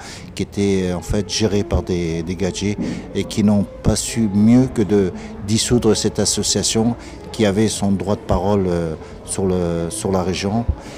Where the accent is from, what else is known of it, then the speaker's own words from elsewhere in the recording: Toulon, Provence-Alpes-Côte d'Azur, France; donc en France en l'occurrence, et plus précisément dans le Var, puisque moi je suis de Toulon